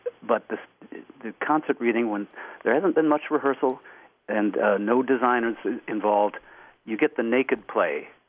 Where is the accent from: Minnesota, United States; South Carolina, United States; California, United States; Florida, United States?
Minnesota, United States; Well, I grew up in Minnesota.